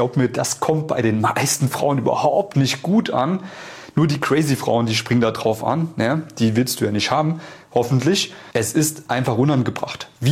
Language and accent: German; Central Germany, Germany; now in Vienna, Austria; Bin ja eigentlich aus Mitteldeutschland und lebe jetzt in Wien.